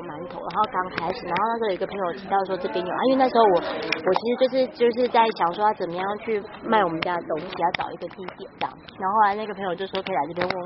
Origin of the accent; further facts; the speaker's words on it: Taoyuan, Taiwan; also born or lived in Banqiao; now in Hualien, Taiwan; 我是桃园人，然后我先生是板桥，我们是从板桥过来的，嗯。就来花莲大概快三年了，快三年